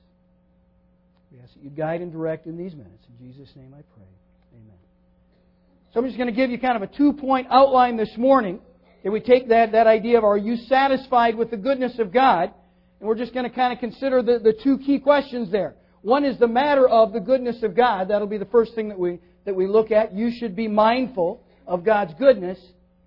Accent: Midwest, United States; Now, I grew up in the Midwest, and there's a certain subtle beauty to the rolling plains and things

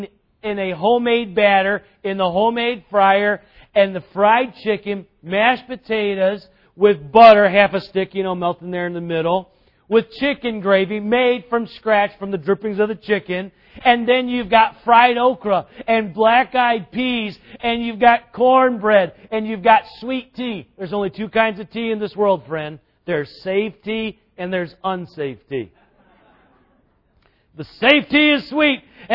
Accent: South Carolina, United States; I grew up in South Carolina, so my favorite definition of this word, justified, is to be reckoned to be righteous, because we use the word reckon all the time down south.

